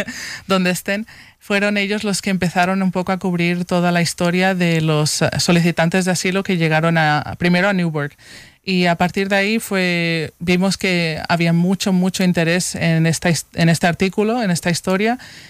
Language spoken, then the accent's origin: Spanish; Girona, Catalonia, Spain; Yo vengo de España, del norte de España, de Girona.